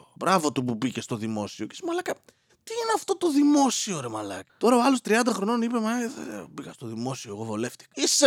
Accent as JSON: {"language": "Greek", "town": "Serres", "region": "Central Macedonia", "country": "Greece", "said": "Είμαι από τις Σέρες, έτσι."}